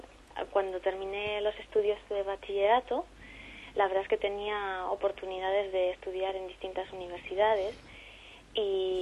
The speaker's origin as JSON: {"language": "Spanish", "town": "Madrid", "region": "Community of Madrid", "country": "Spain", "tie": "born there", "said": "Bueno, también porque soy nacida en Madrid"}